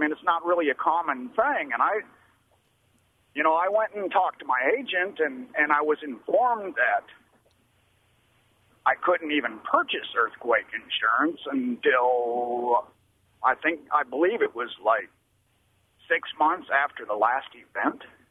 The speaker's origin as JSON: {"language": "English", "region": "Wisconsin", "country": "United States", "also_born_or_lived": "Oklahoma", "said": "back in 95, I moved down to Tulsa area from Wisconsin."}